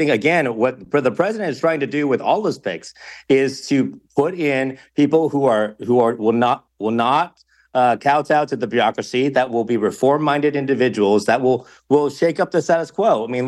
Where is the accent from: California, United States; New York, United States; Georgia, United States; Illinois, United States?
California, United States; Our state is in crisis as a Californian.